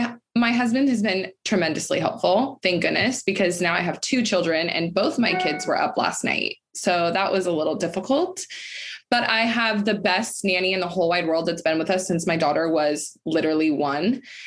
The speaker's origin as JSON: {"language": "English", "town": "Folsom", "region": "California", "country": "United States", "said": "I'm from Folsom. It's like a really small town. It's like 2 hours outside of Tahoe. So we had a cabin there my whole life."}